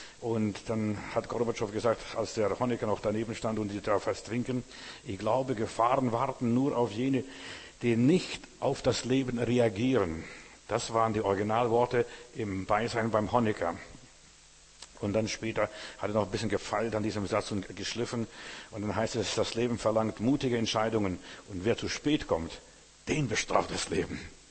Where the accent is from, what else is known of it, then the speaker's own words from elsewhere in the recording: Klaipėda, Klaipėda County, Lithuania; now in Windenburg, Lithuania; Bei uns, wo ich herkomme, aus Memel, also ich wohne ja am Haff in Windenburg, da fuhr der Bus nur einmal am Tag.